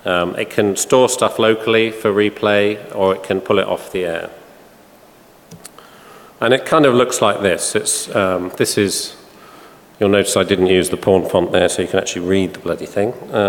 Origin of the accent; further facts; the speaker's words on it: United Kingdom; 1X is enough for us because we're British, you know, so.